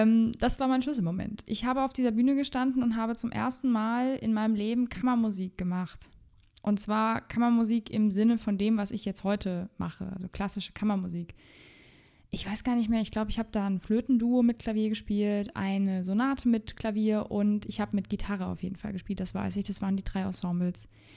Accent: Rhineland-Palatinate, Germany; Bei uns in Rheinland-Pfalz ist es G8,5, also da hat man halt 8,5 Jahre auf dem Gymnasium

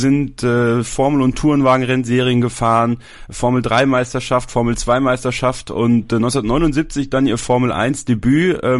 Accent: Wallonia, Belgium; born there; das ist so kurz nach meiner, also vor meiner Heimat, ich bin in der Nähe geboren von Spa

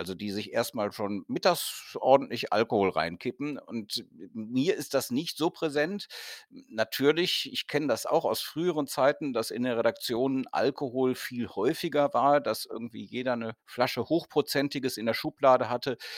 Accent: Cologne, North Rhine-Westphalia, Germany; ich komme ja aus Köln, habe aus Köln berichtet, in Köln berichtet

